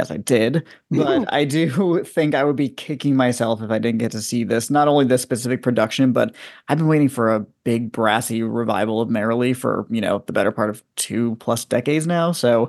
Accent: New Jersey, United States; moved away as an adult; as an expat, as somebody who was born and raised in New Jersey and grew up with what I didn't realize was the absolute lucky privilege of being able to see whatever I want

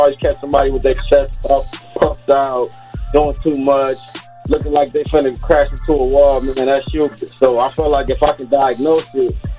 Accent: Compton, California, United States; I grew up in Compton.

